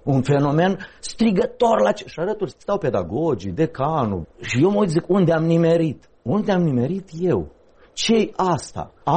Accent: Romania; că noi suntem români, că noi suntem o națiune

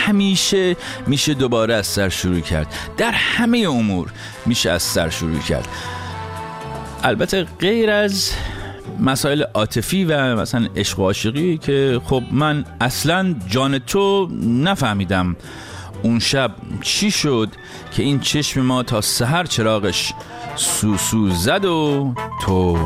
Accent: Iran; moved away; در جامعه‌ای بزرگ شدم که هیچ حس مشترکی نسبت به حاکمانش نداشتم. در کشوری بزرگ شدم که تعلقی نسبت بهش احساس نمی کردم، به خاطر اینکه من فقط 3 سالم بود که انقلاب شد. و در خانواده بزرگ شدم که اصلا انقلاب اسلامی نمی خواست.

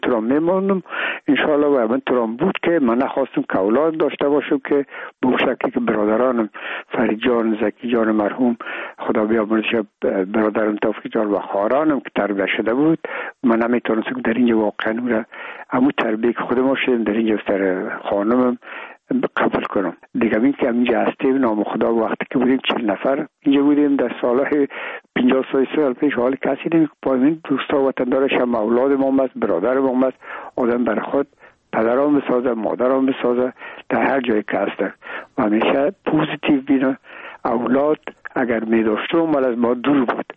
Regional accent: Afghanistan

